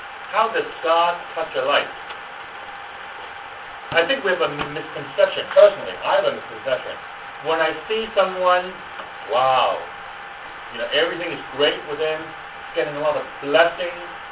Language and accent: English; Hong Kong; when I grew up in Hong Kong